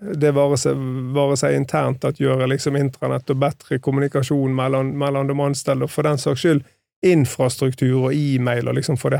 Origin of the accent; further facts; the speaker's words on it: Bergen, Vestland, Norway; Swedish is a second language; Bergen baserade. Jag är från Second City, så det Norges Göteborg kan man kalla det för.